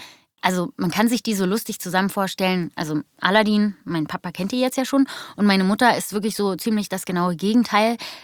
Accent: Berlin, Germany; Also groß geworden in Wilmersdorf und aber in Tempelhof geboren.

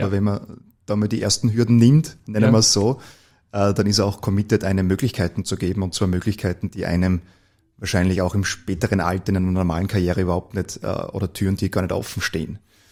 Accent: Gmunden, Upper Austria, Austria; born there; moved away as an adult; now in Vienna, Austria; Du, ich bin eigentlich gebürtiger Oberösterreicher.

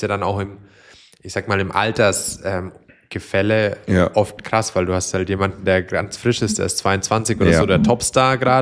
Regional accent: Gerolzhofen, Bavaria, Germany; ich meine, bei uns in Deutschland, ich komme ja aus Gerolzhofen

